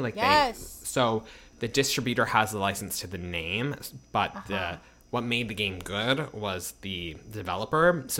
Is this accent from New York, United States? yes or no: yes; Queens, New York, United States; which means I'm Cuban Dominican Rican. But I always say I'm from Queens.